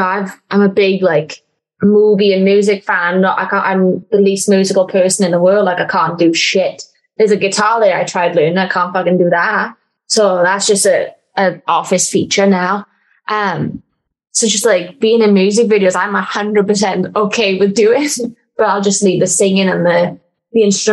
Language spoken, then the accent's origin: English; Wales, United Kingdom; I'd be like, I'm Welsh and I'm a wrestler. Let's do something.